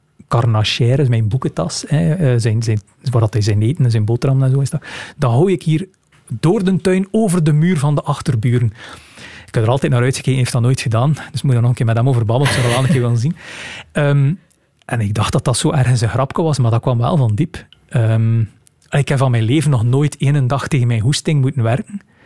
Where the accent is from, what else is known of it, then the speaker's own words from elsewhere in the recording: Rumbeke, Flanders, Belgium; gewoon puur omdat ik van Rumbeke ben.